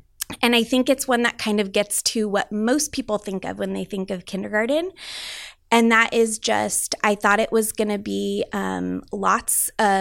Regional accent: San Diego, California, United States; So I'm originally from San Diego. I was raised here

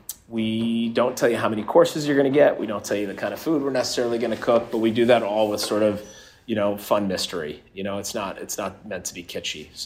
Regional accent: Los Angeles, California, United States; born there; I was born in Los Angeles and I have a lot of Southern California connections.

